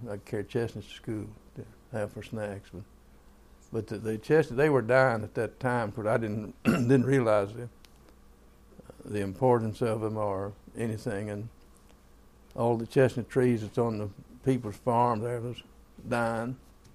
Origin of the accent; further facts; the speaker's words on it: Tennessee, United States; born there; I was born in the Great Smoky Mountains, which is a national park in Sevier County in East Tennessee. So I was born in 1927.